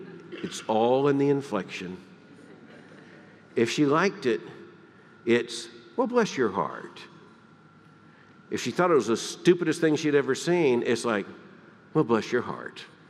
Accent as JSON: {"language": "English", "region": "Deep South", "country": "United States", "tie": "born or raised there", "said": "When I was growing up in the Deep South, there were expressions you hear as a little boy"}